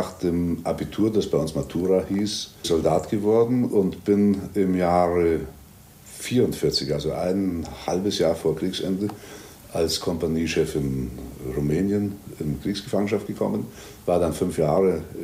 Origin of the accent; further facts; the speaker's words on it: North Bohemia, Czechia; Ich bin aufgewachsen in Nordböhmen in der Nähe des Riesengebirges, in einem Winkel, wo noch zu meiner Kinderzeit wirklich Geschichten erzählt worden sind.